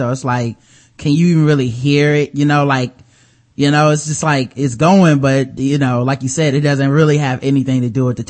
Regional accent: Charlotte, North Carolina, United States; Like, I'm from Charlotte, and he was an assistant coach for the Charlotte Bobcats at the time. So he was in my city.

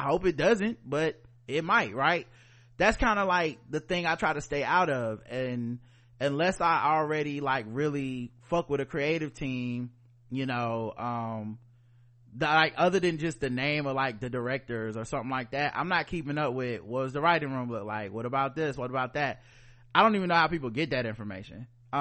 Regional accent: the South, United States; we are black people from the South. We're black people in America.

